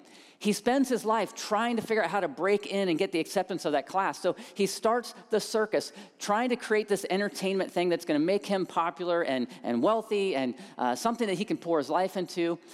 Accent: Columbus, Ohio, United States; I grew up in a very big family. I'm the youngest of six. My wife is an only child. I grew up in Columbus.

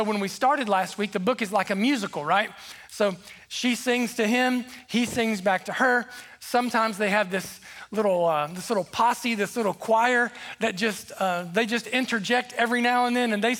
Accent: South Point, Ohio, United States; I grew up right in South Point, right down on the river.

